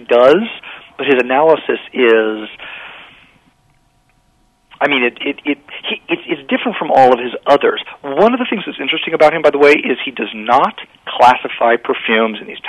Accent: Washington, District of Columbia, United States; I grew up in Washington D.C.

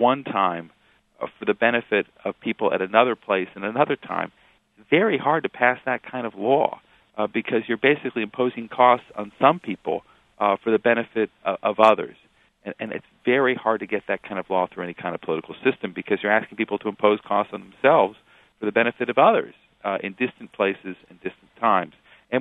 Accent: Urbana, Illinois, United States; I remember being on campus at the time in the 1960s, growing up in Urbana, Illinois

